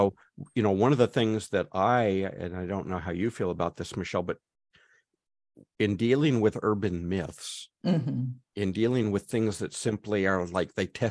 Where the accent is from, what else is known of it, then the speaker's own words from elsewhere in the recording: Upland, California, United States; I grew up outside Los Angeles.